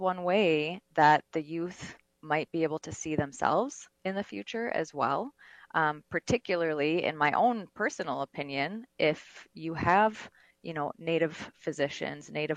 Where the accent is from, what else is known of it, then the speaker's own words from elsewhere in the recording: Ontario, Canada; I am Mohawk, and I'm from Tiendanega Mohawk territory, which is in southern Ontario.